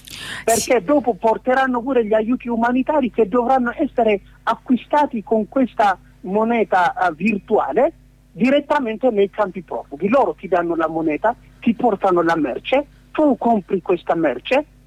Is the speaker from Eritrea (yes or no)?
yes; Asmara, Maekel, Eritrea; Sono nato e cresciuto ad Asmara in Eritrea, e per 20 anni ho sempre seguito la natura del sistema dittatoriale che sta in Eritrea.